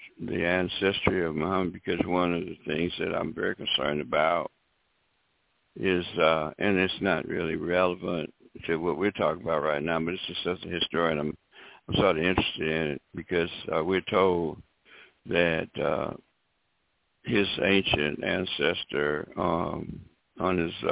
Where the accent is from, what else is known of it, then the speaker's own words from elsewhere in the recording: the South, United States; when I was growing up in the South, she would be considered a Negro or a colored woman.